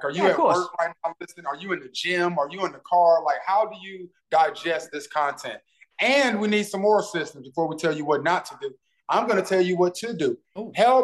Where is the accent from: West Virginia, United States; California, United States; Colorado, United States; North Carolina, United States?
North Carolina, United States; I told him, CP3 … I'm from North Carolina.